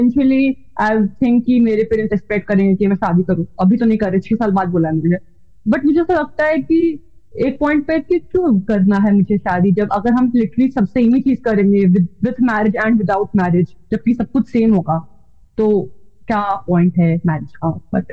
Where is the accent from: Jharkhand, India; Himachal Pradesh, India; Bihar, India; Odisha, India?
Bihar, India; भाई मतलब मैं बिहार से हूँ, मैं काफी offend हो गई.